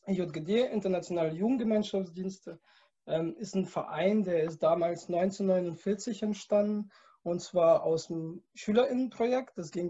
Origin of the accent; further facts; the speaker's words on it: Schleswig-Holstein, Germany; now in Magdeburg, Germany; Ich bin mittlerweile 28 Jahre alt. Ich wohne jetzt seit 5 Jahren in Magdeburg und komme eigentlich ursprünglich aus Südschleswig-Holstein. Das ist so unter Hamburg, südlich von Hamburg, so 30 Kilometer.